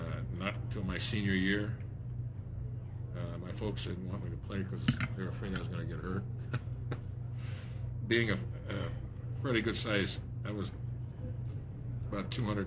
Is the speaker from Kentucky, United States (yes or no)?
no; Hanford, California, United States; Living in, born and raised in Hanford, California